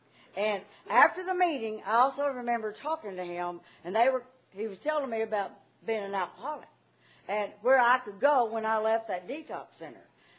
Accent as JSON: {"language": "English", "region": "Texas", "country": "United States", "tie": "born or raised there", "said": "I grew up in West Texas, and there's nothing to do out there anyway but drink."}